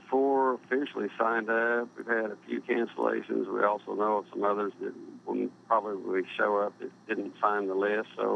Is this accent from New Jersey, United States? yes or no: no; Bartlesville, Oklahoma, United States; I grew up in Bartlesville, went to high school here, so I learned to fly at Bartlesville, and I like it here.